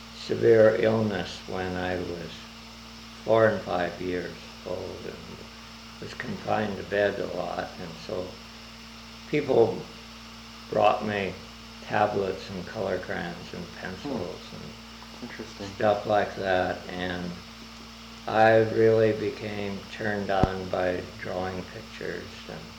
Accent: Cosmopolis, Washington, United States; born there; Well, I was born in Cosmopolis, Washington

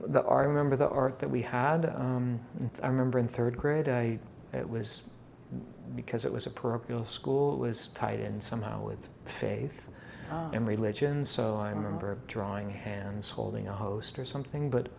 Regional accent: Spokane, Washington, United States; born there; I was born in Spokane, Washington, October 16th, 1957.

